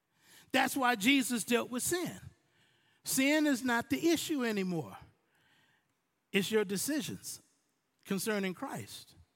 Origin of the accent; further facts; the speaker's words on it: United States; I'm an American-American. What I mean by that, I'm not Jamaican-American. I am not from Barbados.